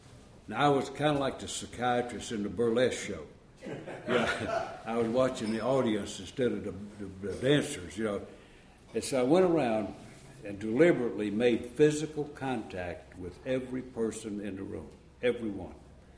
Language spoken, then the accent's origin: English; Southern Pines, North Carolina, United States; from Southern Pines, North Carolina.